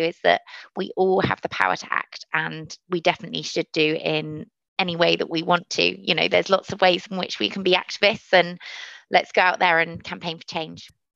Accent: Cardiff, Wales, United Kingdom; I grew up in Cardiff

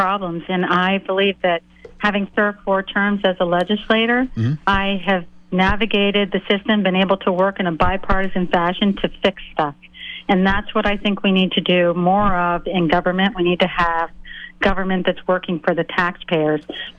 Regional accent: Lakeville, Massachusetts, United States; My hometown is Lakeville, and I have spent time in the South Coast, but I have a sister who lives on the North Shore.

